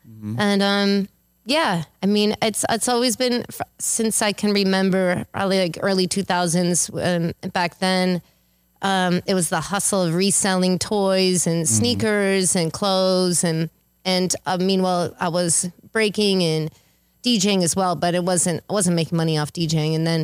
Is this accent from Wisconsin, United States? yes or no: yes; Wisconsin, United States; I'm originally from Wisconsin.